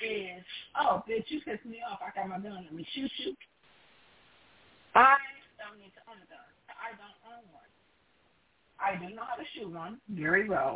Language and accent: English; Detroit, Michigan, United States; As everyone knows, I'm from Detroit.